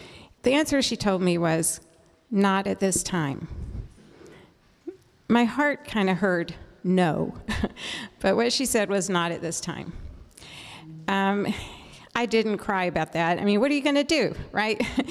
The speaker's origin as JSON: {"language": "English", "region": "Texas", "country": "United States", "said": "Hey, y'all. I'm from Texas."}